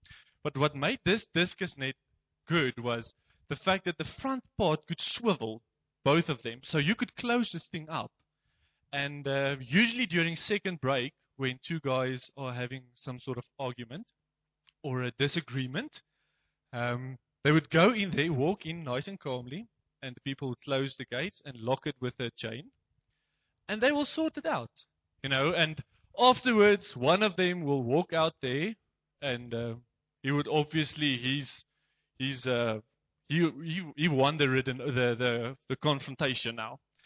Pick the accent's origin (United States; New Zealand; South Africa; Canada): South Africa; Boksburg, Gauteng; As I mentioned, I came from Boksburg, and I was in a technical school.